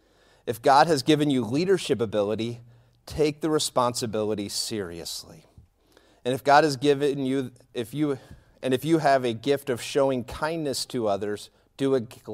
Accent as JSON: {"language": "English", "town": "St. Louis", "region": "Missouri", "country": "United States", "tie": "born or raised there", "lives_now": "Chicago, United States", "said": "I live outside of Chicago now, but I grew up outside of St. Louis."}